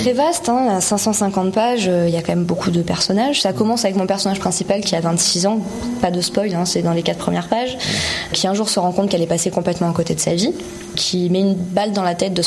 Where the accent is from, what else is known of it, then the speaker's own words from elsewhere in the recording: Digne-les-Bains, Provence-Alpes-Côte d'Azur, France; moved away as an adult; also born or lived in Sisteron; Je suis née à Digne-les-Bains, j'ai fait mes études là-bas jusqu'en première. En première, je suis venue à Sisteron.